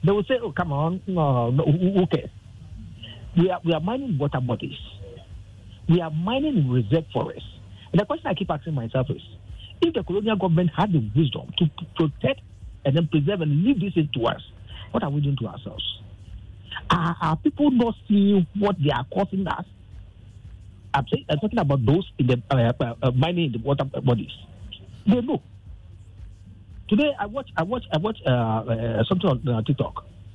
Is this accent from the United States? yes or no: no; Ghana; When I was growing up, Nana, there were traditional rights that you need to observe. Because I grew up in the Chimabwakwa area.